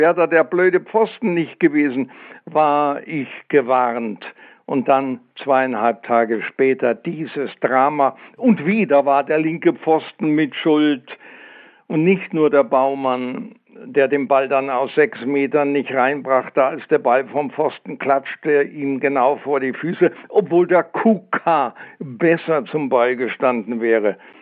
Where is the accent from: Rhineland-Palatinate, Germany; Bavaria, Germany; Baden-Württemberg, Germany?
Bavaria, Germany; Munich; obwohl ich ja Münchner, als Münchner hierher gekommen bin und Bayern-Fan war.